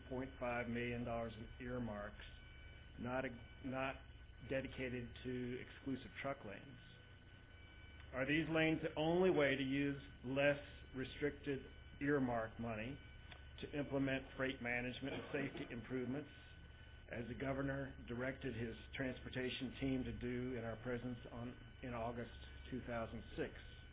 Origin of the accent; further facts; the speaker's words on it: Emory, Virginia, United States; I'm from Emory, Virginia, and I know you all must be tired